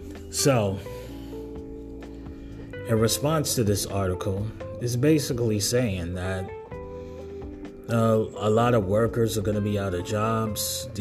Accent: New York City, New York, United States; Now, I come from New York City. I don't live in Baltimore. I've never been in Baltimore before.

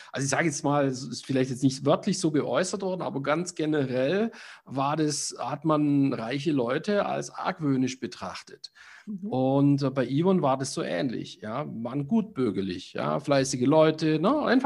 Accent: Baden-Württemberg, Germany; für mich als Schwabe war das die völlige Identitätskrise

